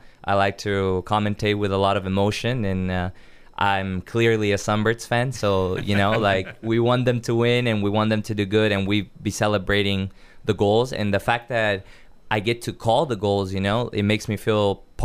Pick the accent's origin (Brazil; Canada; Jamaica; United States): Brazil; also born or lived in Uruguay; I was born in Uruguay, grew up in Brazil, so that makes me like a huge soccer fan